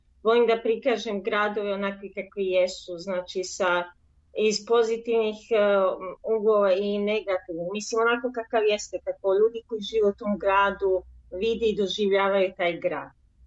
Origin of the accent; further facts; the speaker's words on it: Belgrade, Serbia; odrasla sam u Beogradu